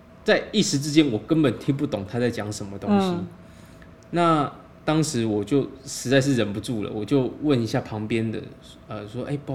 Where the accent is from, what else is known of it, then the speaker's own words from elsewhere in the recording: Taiwan; now in Beijing, China; 我是从台湾刚来到北京，然后我还不太适应这边的讲话的这个语调跟速度。